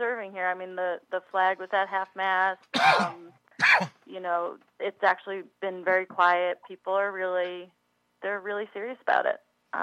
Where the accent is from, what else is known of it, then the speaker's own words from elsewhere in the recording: New York, United States; as a New Yorker, it's like something that's always on our mind, you know?